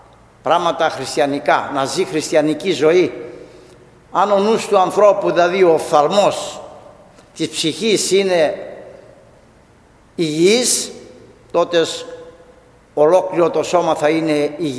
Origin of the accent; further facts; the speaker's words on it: Chios, North Aegean, Greece; Είμαι Χιώτης και ξέρω πολύ καλά τι έγινε στη Χίο, στο νησί μας.